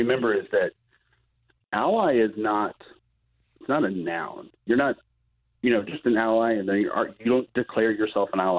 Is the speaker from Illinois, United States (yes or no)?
yes; Illinois, United States; My first Pride experience was Chicago Pride, because I grew up in Central Illinois, a little tiny farming town.